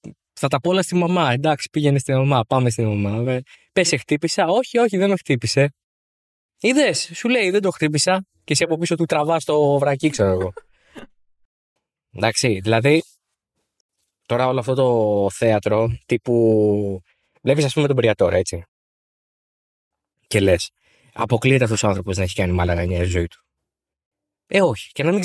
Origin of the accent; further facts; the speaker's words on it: Arta, Epirus, Greece; Και τα λέω εγώ αυτά που είμαι από την Άρτα.